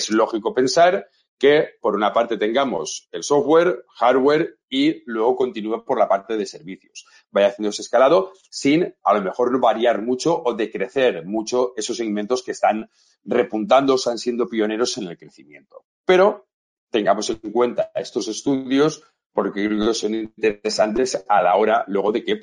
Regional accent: Spain; los inversores que somos de España

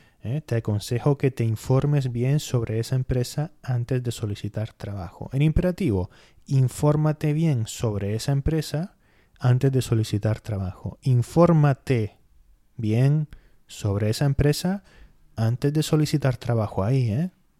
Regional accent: Spain; yo que soy español

